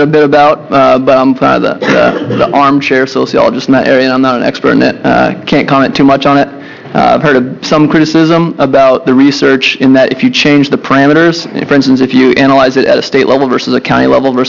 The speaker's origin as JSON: {"language": "English", "region": "Massachusetts", "country": "United States", "tie": "born or raised there", "said": "My home state of Massachusetts, we have a jail system, a county jail system, a state prison system."}